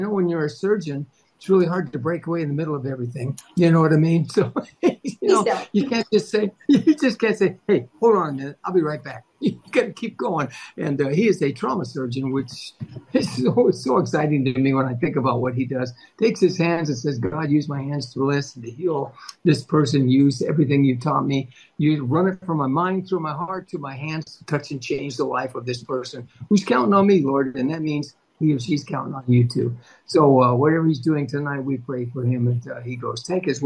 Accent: California, United States; They used to call us the Golden Boys because we came from Southern California.

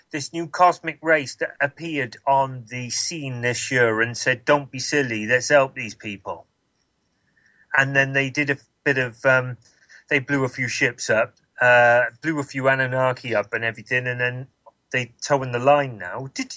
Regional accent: England, United Kingdom; my queen, I'm from England, my queen isn't a reptilian shapeshifter.

